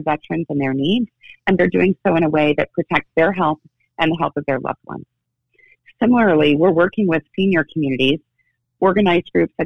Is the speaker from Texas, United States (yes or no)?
no; Arizona, United States; Well, we are Arizonans. And so, I mean, really, we're all distrustful of government. That's who we are. I was born and raised in Arizona, and heck, that's how I was raised, too.